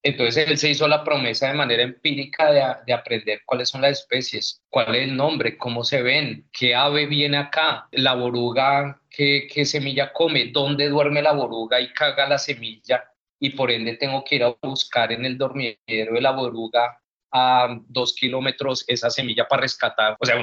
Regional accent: Colombia; Afuera, los colombianos que trabajamos en estos temas somos como la vedette

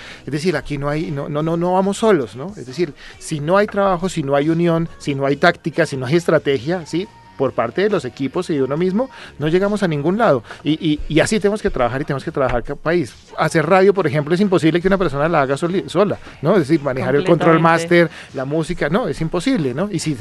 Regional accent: Colombia; cuando todos somos colombianos

